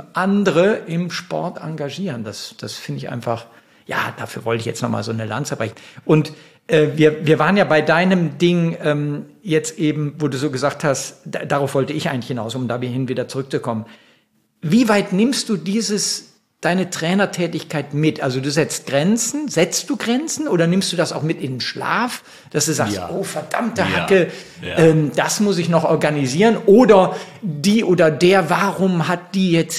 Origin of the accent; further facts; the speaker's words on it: Neuss, North Rhine-Westphalia, Germany; ist schon eine Neuss, wo ich geboren bin, ist schon eine Großstadt, hat 150.000 Einwohner.